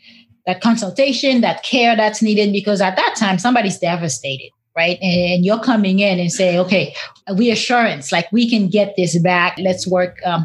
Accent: Boston, Massachusetts, United States; now in California, United States; And out of Boston, I'm from Boston. I lived in Roxbury for years before moving to California.

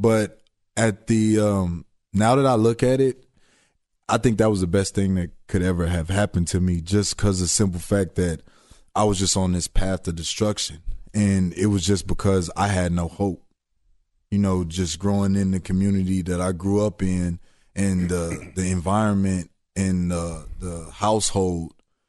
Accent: Houston, Texas, United States; I was born and raised in Houston, Texas.

